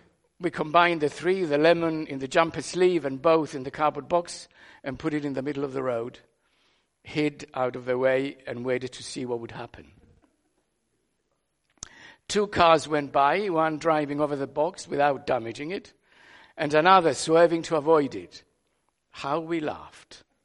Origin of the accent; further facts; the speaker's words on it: Cyprus; English is a second language; As I was growing up in Cyprus in the mid-50s, we, the Greek Cypriots